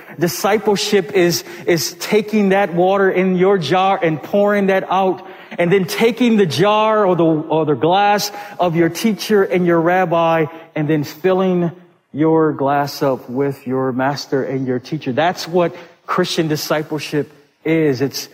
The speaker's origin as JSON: {"language": "English", "town": "Buffalo", "region": "New York", "country": "United States", "tie": "born or raised there", "lives_now": "Ohio, United States", "said": "I grew up in Buffalo on Lake Erie. I grew up in Buffalo, home of the Buffalo Bills."}